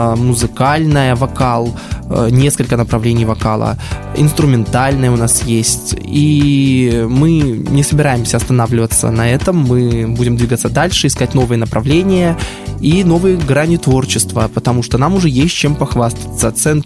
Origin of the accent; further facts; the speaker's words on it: Borisov, Minsk Region, Belarus; also born or lived in Gomel; моя малая родина и Борисов, и Гомель, поскольку каждое лето я приезжал сюда в Гомель к бабушкам, к дедушкам, к родным.